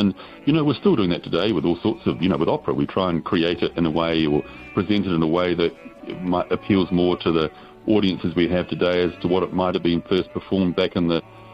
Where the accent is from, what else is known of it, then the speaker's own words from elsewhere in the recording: New Zealand; growing up in New Zealand, especially when I first started performing.